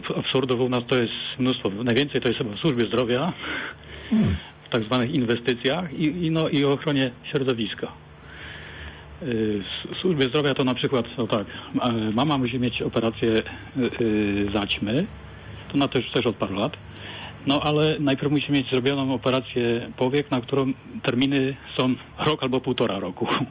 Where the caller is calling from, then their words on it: Wschowa, Lubusz Voivodeship, Poland; albo ja ze Wschowy dzwonię